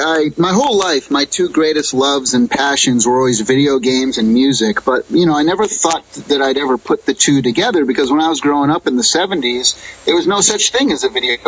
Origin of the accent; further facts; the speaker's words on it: Springfield, Massachusetts, United States; moved away as an adult; now in California, United States; But when I turned 21 is when I moved out to California. I left my parents crying on the doorstep. I grew up on the East Coast in Springfield, Massachusetts.